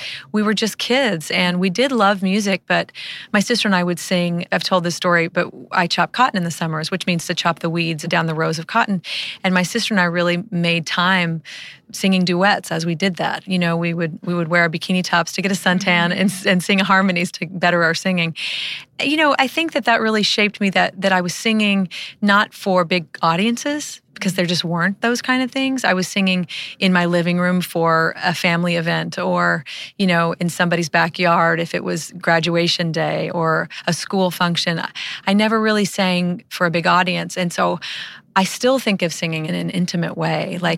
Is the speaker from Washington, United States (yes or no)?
no; Elk City, Oklahoma, United States; I'm from Elk City.